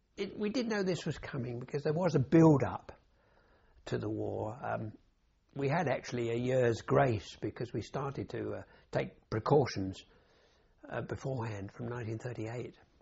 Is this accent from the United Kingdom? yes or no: yes; Harrow, London, United Kingdom; I was born in Harrow in Middlesex in 1926.